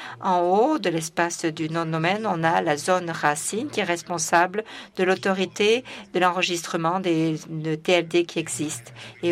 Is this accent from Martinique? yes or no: no; Nigeria; je suis du Nigeria